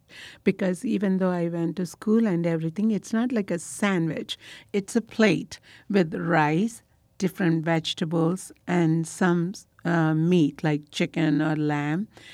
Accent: India; when I was a child growing up in India, never went into the kitchen.

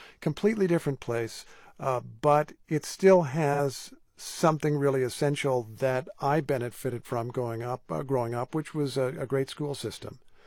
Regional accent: Carmel, Indiana, United States; Oh, well, it was a fantastic place to grow up where I learned so much.

